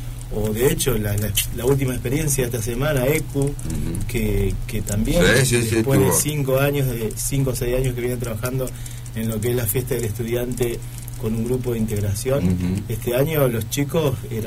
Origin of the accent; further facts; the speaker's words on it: Paraná, Entre Ríos, Argentina; now in Concordia, Argentina; Cuando yo vine a Concordia, yo vine en el 90, yo soy de Paraná